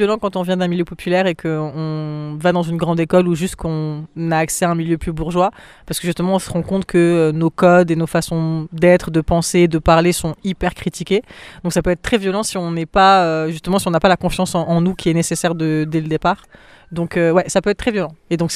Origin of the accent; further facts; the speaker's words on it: Apt, Provence-Alpes-Côte d'Azur, France; j'ai grandi dans le Vaucluse, j'ai fait mon collège à Apt et mon lycée à Apt